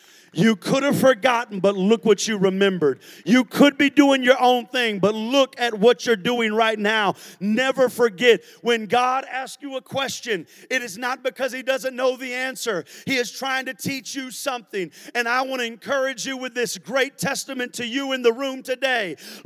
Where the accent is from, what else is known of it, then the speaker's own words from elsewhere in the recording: United States; I'm born and raised in the USA.